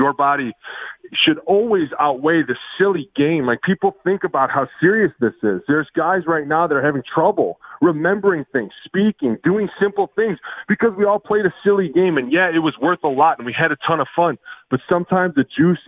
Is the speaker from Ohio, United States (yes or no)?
yes; Ohio, United States; I was like, dude, you speared me because I'm from Ohio.